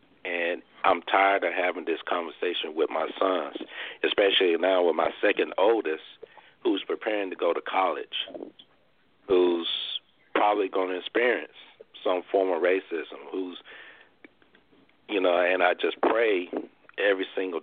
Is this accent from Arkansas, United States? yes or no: yes; Arkansas, United States; I always go back to this one faithful light in my hometown in Arkansas where I was getting off of work